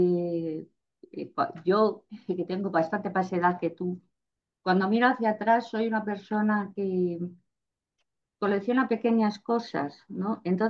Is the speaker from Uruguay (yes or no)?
no; Salamanca, Castile and León, Spain; Yo soy de Salamanca, son charras, charros, ¿no? Que nos llaman charras o charros.